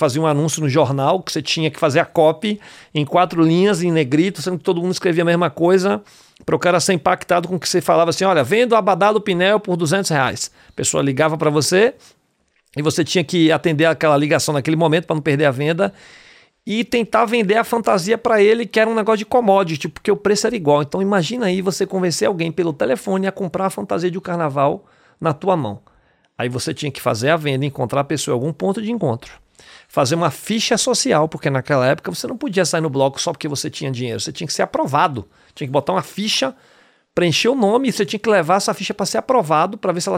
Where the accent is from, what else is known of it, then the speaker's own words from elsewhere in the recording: Bahia, Brazil; Eu tenho 45 anos, sou baiano. Nascido e criado naquela terra abençoada lá, que é a indústria da criatividade